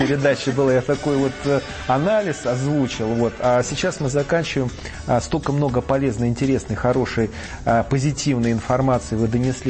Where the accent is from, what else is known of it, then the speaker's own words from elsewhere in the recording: Moscow, Russia; я горжусь, что я вот москвич